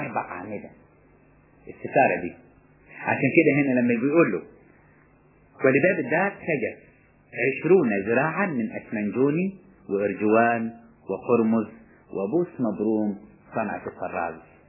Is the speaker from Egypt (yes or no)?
yes; Upper Egypt, Egypt; انا كنت افتكرها زمان وانا صغير، حتى عندنا في الصعيد